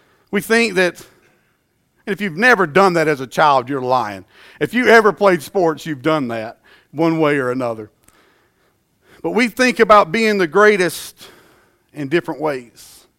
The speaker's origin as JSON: {"language": "English", "region": "the South", "country": "United States", "tie": "born or raised there", "said": "And having a passion for sports and growing up in the South, I can't help but think about being the greatest without some song lyrics coming to mind."}